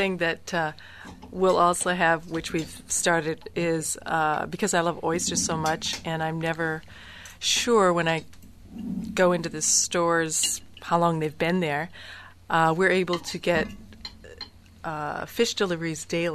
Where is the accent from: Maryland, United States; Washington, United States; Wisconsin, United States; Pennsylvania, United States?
Wisconsin, United States; Casanova; now in California, United States; every time I go home to Casanova, Wisconsin, I always bring back a suitcase full of this cheese